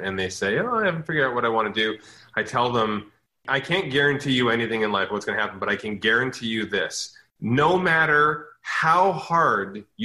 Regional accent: Canada; We're Canadian robots.

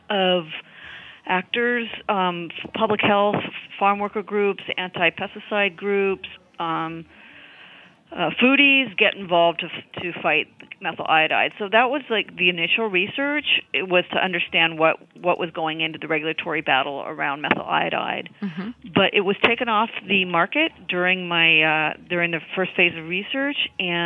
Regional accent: California, United States; I mean, all of my writing is very much based in California, and I've been here my entire life, and I know the place very well.

